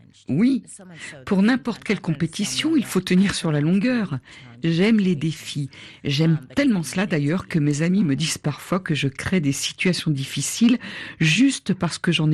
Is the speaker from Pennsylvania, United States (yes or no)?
yes; Philadelphia, Pennsylvania, United States; French is a second language; now in Houston, United States; Je suis originaire de Pennsylvanie, de Philadelphie.